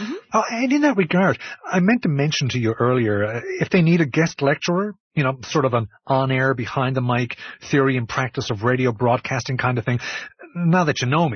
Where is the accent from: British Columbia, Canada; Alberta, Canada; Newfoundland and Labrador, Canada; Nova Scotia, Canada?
Newfoundland and Labrador, Canada; You think just because I'm from Newfoundland, I know everybody there?